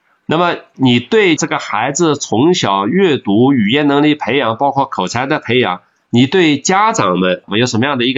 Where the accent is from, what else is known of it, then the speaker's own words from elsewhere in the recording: Jiangsu, China; 我们江苏人讲吴语，讲的跟普通话完全不是一回事，但是呢你在长大的过程中你要学普通话